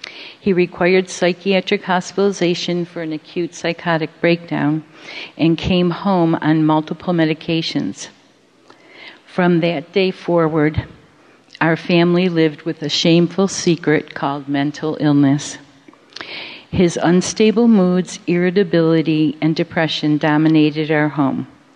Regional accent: Rochester, New York, United States; And we moved back to Rochester, New York, my hometown.

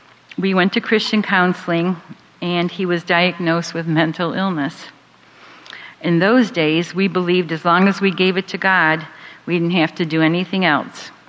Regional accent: Rochester, New York, United States; I moved my children back to my hometown of Rochester, New York, in January 1988.

